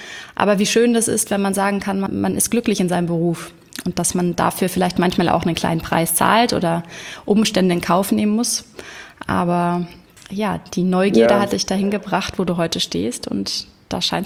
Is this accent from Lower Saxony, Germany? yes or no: no; Hamburg, Germany; heute aus Hamburg, meiner Heimatstadt.